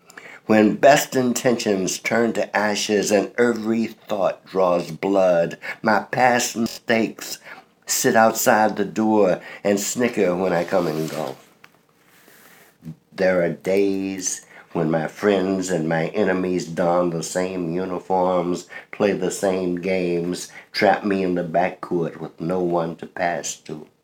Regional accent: Atlanta, Georgia, United States; I'm from Atlanta, yes. Uh-huh. So when I left Atlanta, a segregated place, there was no work for me.

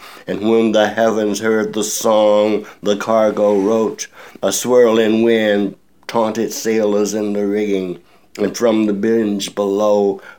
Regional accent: Atlanta, Georgia, United States; I'm from Atlanta, yes. Uh-huh. So when I left Atlanta, a segregated place, there was no work for me.

